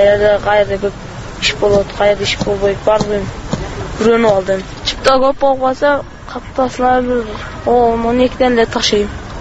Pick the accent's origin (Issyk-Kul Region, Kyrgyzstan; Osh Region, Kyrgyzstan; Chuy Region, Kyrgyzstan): Osh Region, Kyrgyzstan; Alay; Алайдан келдим